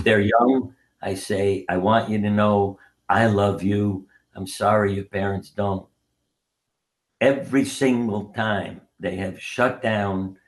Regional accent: New York, United States; So growing up in New York, all the kids started calling me

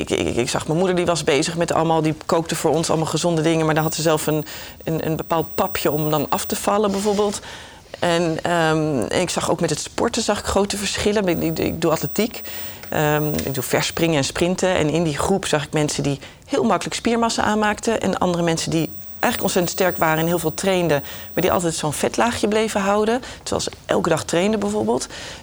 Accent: The Hague, South Holland, Netherlands; now in Rotterdam, Netherlands; Ik ben opgegroeid in Den Haag. En eigenlijk vanaf het moment dat ik geneeskunde ging studeren, toen ik 17 was, toen ben ik uit huis gegaan en ben in Rotterdam gaan wonen. En nooit meer weggegaan.

